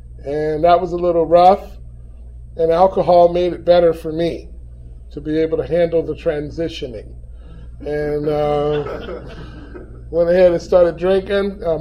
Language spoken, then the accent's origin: English; Los Angeles, California, United States; I was born in Los Angeles, California. I'm from L.A. Don't I look like it? And born in L.A.